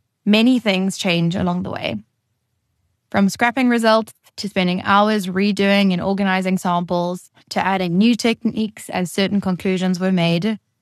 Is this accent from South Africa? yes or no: yes; Durban, KwaZulu-Natal, South Africa; I was born and raised in Durban, KZN, being the middle child between my two brothers.